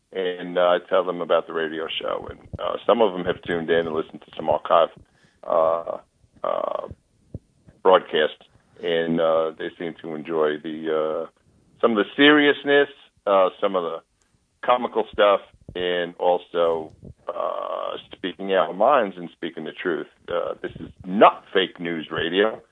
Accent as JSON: {"language": "English", "town": "Brooklyn", "region": "New York", "country": "United States", "said": "as soon as I opened up my mouth, he knew I was from Brooklyn."}